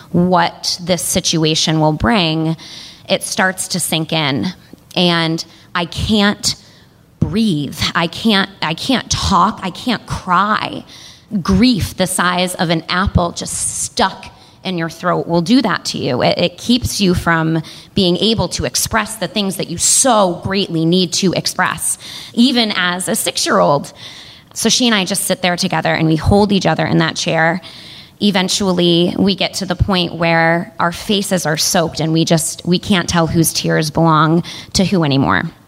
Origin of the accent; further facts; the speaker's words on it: Lee, Massachusetts, United States; And I was talking to her in the driveway of the home that we grew up in Lee, Massachusetts, and we'd just gotten done shopping at the Prime Outlets.